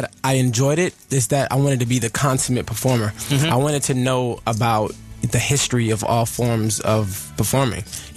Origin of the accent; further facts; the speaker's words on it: Miami, Florida, United States; Yeah, born and raised in Miami.